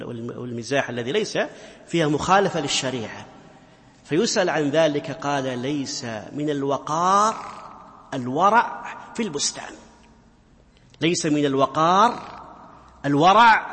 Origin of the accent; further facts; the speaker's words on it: Saudi Arabia; من كبار مشايخنا في بلادي السعودية